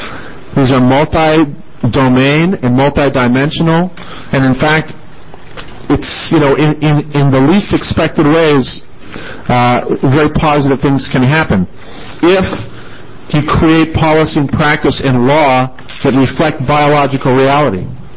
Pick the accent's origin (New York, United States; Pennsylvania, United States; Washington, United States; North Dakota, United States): North Dakota, United States; Bismarck; I grew up in Bismarck, North Dakota.